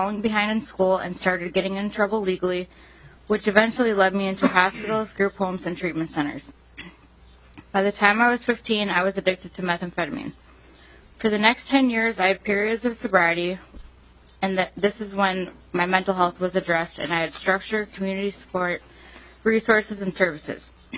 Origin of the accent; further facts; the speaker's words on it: Rochester, Minnesota, United States; I was born and raised in Rochester, located in Olmsted County, and that's where I live today.